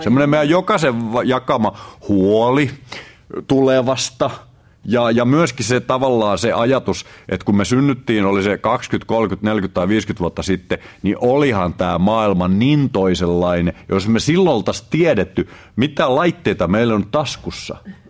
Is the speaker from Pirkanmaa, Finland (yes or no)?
yes; Tampere, Pirkanmaa, Finland; mä oon tamperelainen